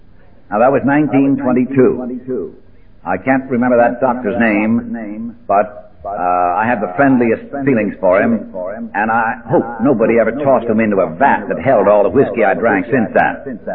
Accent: Hartford, Connecticut, United States; I went back to Hartford again. As I say, I kept going back and forth to my hometown of Hartford.

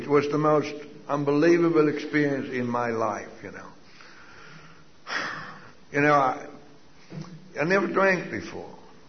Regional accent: Sweden; moved away as an adult; now in United States; we came over here from Sweden in 1948.

